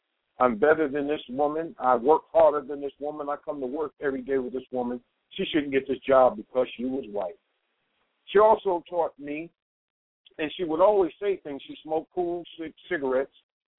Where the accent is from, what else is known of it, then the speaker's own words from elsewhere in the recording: New York City, New York, United States; You dragged me all the way back to my childhood growing up in New York City, which I did.